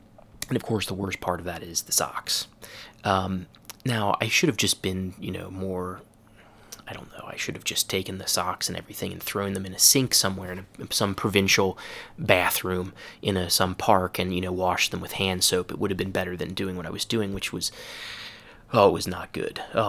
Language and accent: English; Cincinnati, Ohio, United States; And I told him, you know, I'm from Cincinnati, Ohio.